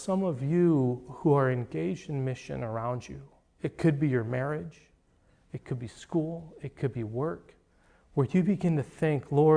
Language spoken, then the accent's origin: English; United States; The misunderstanding that I had as an American.